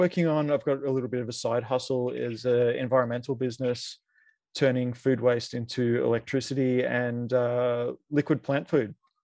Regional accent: Melbourne, Victoria, Australia; so I'm from Melbourne, 36.

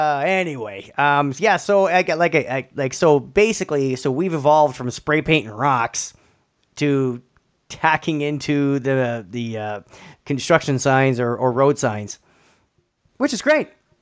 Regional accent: Sudbury, Ontario, Canada; where we grew up in Sudbury, Ontario, we grew up in a suburb north of Sudbury.

